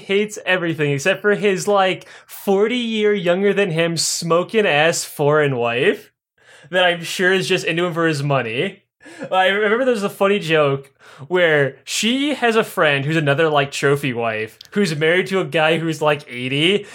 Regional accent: Illinois, United States; moved away; because I'm from Illinois, and I go to Chicago a lot. Well, I'm not in Illinois anymore

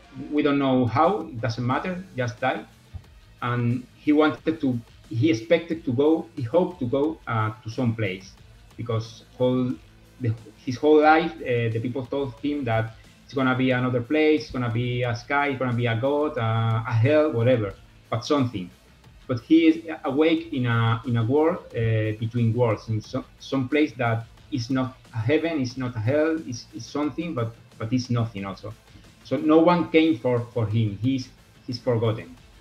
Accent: Region of Murcia, Spain; in Spanish was a historical figure from the southeast of Spain, where we are from Murcia.

